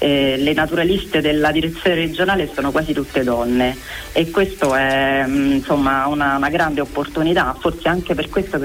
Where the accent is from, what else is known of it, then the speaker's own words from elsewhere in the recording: Rome, Lazio, Italy; io sono romana, sono nata e cresciuta a Roma, ma mi sono voluta trasferire per lavoro lì proprio perché è un posto bellissimo.